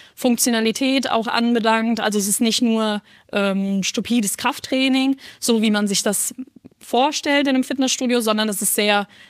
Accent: Rhineland-Palatinate, Germany; ich komme aus dem Hunsrück. Ich komme von ein bisschen weiter weg

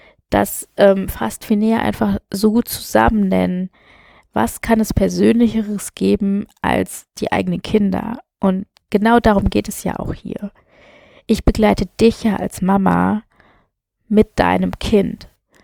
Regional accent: Germany; also born or lived in India; Ich bin in Indien geboren, ich bin adoptiert worden und bin mit einem Jahr nach Deutschland gekommen und bin dann hier aufgewachsen

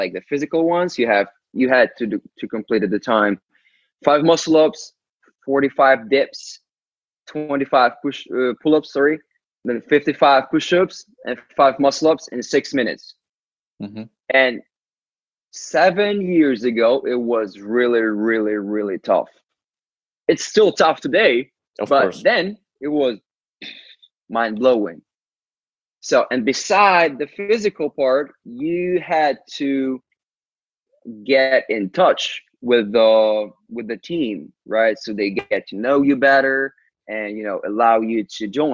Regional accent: Ukraine; English is a second language; they're from United States, I'm from Ukraine. I barely spoke English at the time.

